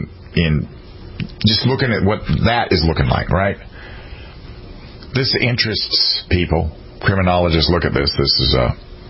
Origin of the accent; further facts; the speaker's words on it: South Carolina, United States; when I was growing up in the Midlands of South Carolina, I was there in the Deep South when Martin Luther King was killed.